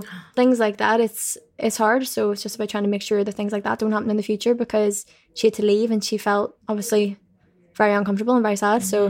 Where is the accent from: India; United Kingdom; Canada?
United Kingdom; Belfast, Northern Ireland; Yeah, I'm just like, I'm just from Belfast. I just do more.